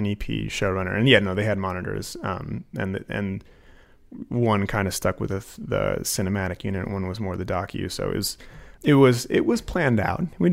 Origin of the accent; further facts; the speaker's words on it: Anchorage, Alaska, United States; I am from Anchorage.